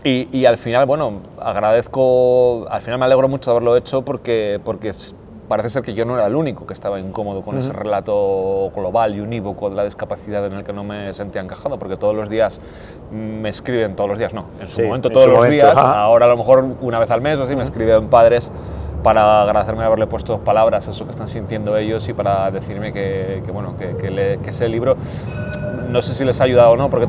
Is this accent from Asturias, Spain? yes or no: yes; Asturias, Spain; cuando voy a mi tierra natal, a Asturias, y voy cerca de mi pueblo